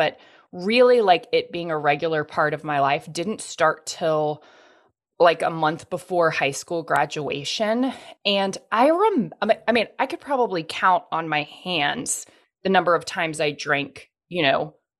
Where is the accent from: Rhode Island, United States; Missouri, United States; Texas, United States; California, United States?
Texas, United States; I grew up in Texas, still live in Texas, very, very big drinking culture.